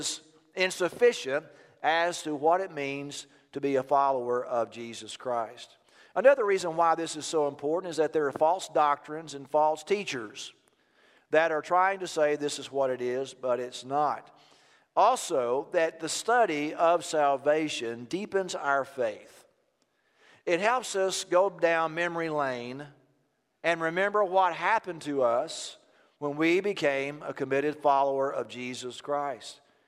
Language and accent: English; Texas, United States; Now, first of all, I'm a Texan